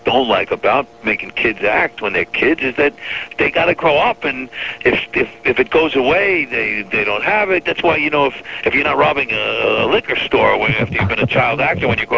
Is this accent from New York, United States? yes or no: yes; New York City, New York, United States; I came to New York, I'm back in New York in my hometown